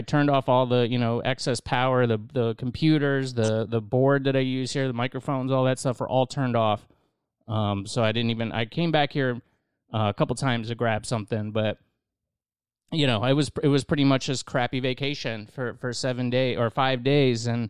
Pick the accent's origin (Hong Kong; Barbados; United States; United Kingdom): United States; Indian Rocks Beach, Florida; because I'm from Indian Rocks Beach, you know, just right down the road.